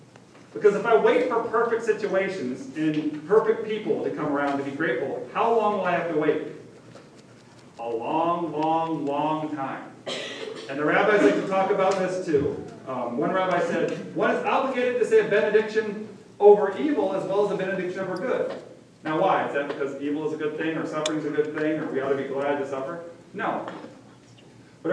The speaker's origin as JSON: {"language": "English", "region": "Florida", "country": "United States", "tie": "born or raised there", "also_born_or_lived": "North Carolina", "said": "I grew up in Florida. We're surrounded by the ocean. And then I grew up some more in North Carolina, very close to the ocean."}